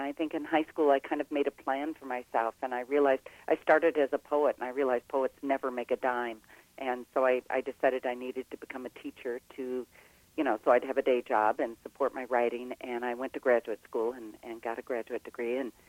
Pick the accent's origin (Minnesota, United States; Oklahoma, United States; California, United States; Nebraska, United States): Nebraska, United States; Omaha; born there; Well, I was born in Nebraska, in Omaha, but my family's from Missouri, where this book is set, and actually we spent a lot of time down there.